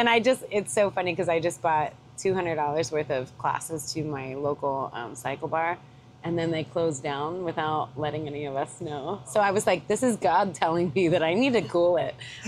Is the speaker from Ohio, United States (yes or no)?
no; New Mexico, United States; Well, I'm from New Mexico, so yeah, it's a little bit easier to get.